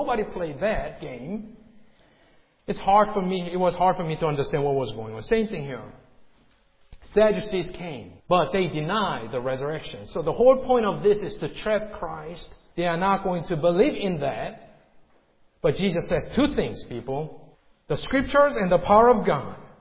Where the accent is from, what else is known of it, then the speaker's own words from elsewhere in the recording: South Korea; English is a second language; When I was young growing up in Korea, there was a TV channel that was designed for the American forces stationed in Seoul, Korea.